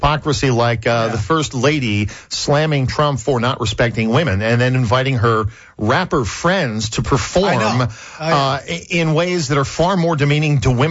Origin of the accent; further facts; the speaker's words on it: Pennsylvania, United States; My home state, yeah.